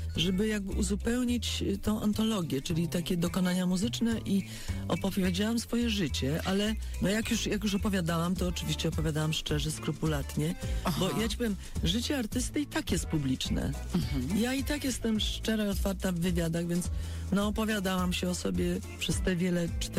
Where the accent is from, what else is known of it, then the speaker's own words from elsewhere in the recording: Zielona Góra, Lubusz Voivodeship, Poland; born there; No tak, bo się urodziłam w Zielonej Górze.